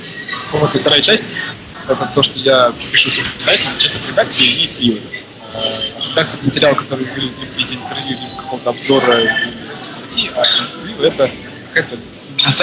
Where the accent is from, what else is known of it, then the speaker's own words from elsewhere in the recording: Voronezh, Voronezh Oblast, Russia; now in Moscow, Russia; мне 21 год, я родом из Воронежа. В 2007 году поступил в вышку на биоинформатику, переехал в Москву.